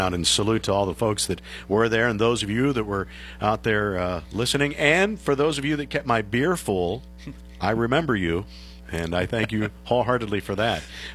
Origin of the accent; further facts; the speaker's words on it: East Brady, Pennsylvania, United States; I grew up on the Allegheny River in East Brady for 25 years